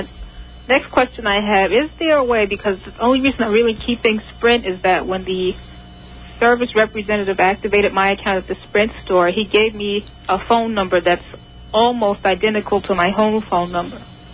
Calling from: New York, United States; I'm calling from Manhattan.

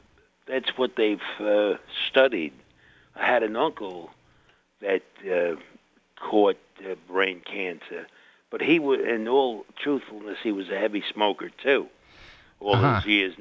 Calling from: Bronx, New York, United States; from the Bronx here.

